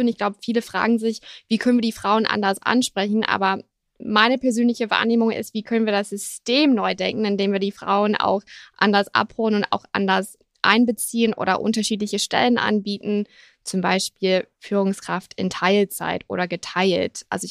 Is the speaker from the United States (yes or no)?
yes; United States; now in Germany; wenn ich dann an meine Heimat dann auch denke, die USA